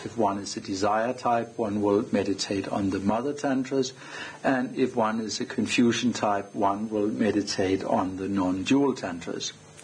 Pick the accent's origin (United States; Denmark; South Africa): Denmark; I'm from Denmark.